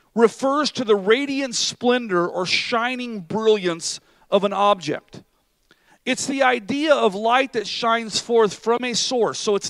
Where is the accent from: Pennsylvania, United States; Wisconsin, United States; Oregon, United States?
Oregon, United States; We're from Southern Oregon. We can talk about hippies, right?